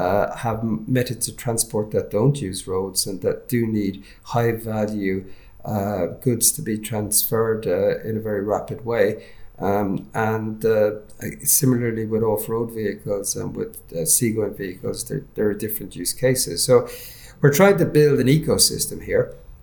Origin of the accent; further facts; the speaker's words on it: Ireland; my home country, Ireland